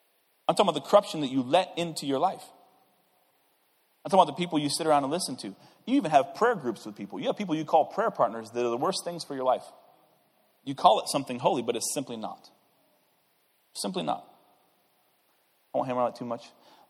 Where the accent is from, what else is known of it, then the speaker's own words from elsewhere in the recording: Iowa, United States; Okay, now, I'm not from Atlanta, right? I've seen ATL. I think … was brilliant in that movie. I listened to … a lot in the 90s, so I kind of know a little bit about ATL. Enough to know that guys from Iowa don't really have much power in the alleyways of Atlanta.